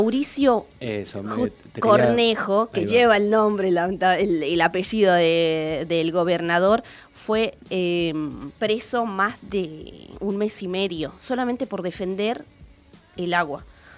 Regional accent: Mendoza, Argentina; Como pueblo mendocino, yo soy de Mendoza, y el agua para nosotros es un recurso sumamente importante.

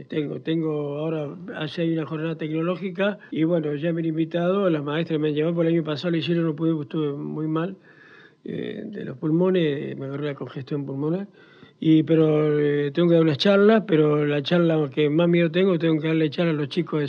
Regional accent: Pie de Palo, San Juan, Argentina; also born or lived in Santa Fe; Yo nací en Santa Fe capital, mi padre era ferroviario, pero yo me di cuenta que vivo en este mundo en un pueblito que se llama Pie de Palo.

